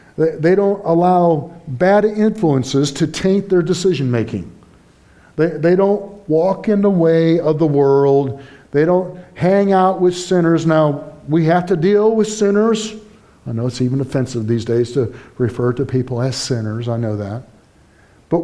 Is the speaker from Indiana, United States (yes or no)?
yes; Indiana, United States; I'm from Indiana, one of those northern guys, right? I'm not a Yankee.